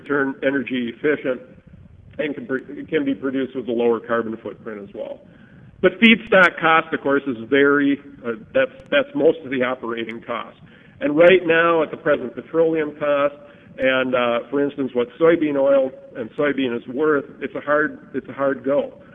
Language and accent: English; Minnesota, United States; It was actually a plant built in my home state of Minnesota this past year using this process.